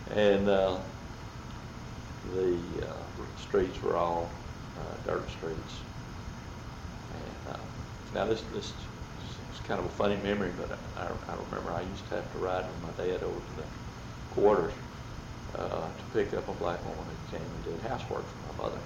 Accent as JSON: {"language": "English", "town": "Lufkin", "region": "Texas", "country": "United States", "tie": "born there", "said": "And I was born in Lufkin, September 23rd, 1928. My family was living in Dibon at the time."}